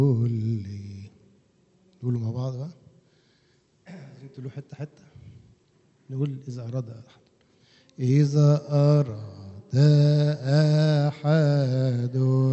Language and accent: Arabic; Shubra, Cairo Governorate, Egypt; أنا أساسا من شبرا من كنيسة أبو سفين, يعني الكنيسة اللي تربيت فيها